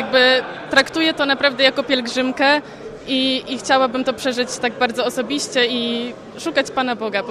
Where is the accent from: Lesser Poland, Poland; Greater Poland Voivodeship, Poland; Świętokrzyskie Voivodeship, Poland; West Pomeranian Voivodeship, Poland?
West Pomeranian Voivodeship, Poland; Kołobrzeg; ponieważ dojazd nie zawsze mi pozwalał na to, że jestem z Kołobrzegu